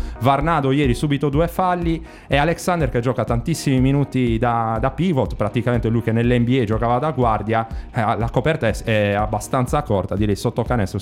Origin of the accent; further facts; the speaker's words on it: Carbonia, Sardinia, Italy; io intanto sono di Carbonia, te lo vorrei ricordare, non sono cagliaritano.